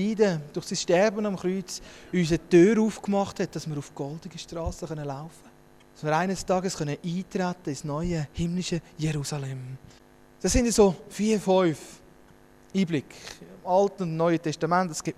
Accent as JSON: {"language": "German", "town": "Konolfingen", "region": "Bern", "country": "Switzerland", "tie": "born or raised there", "said": "Wir sind in Konolfingen geboren, wir haben in Konolfingen die Schule gemacht"}